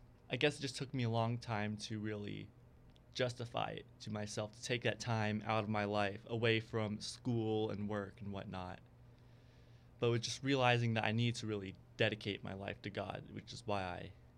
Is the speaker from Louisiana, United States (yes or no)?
no; Phoenix, Arizona, United States; Well, I am from Phoenix, Arizona, so just a little ways away from Cincinnati.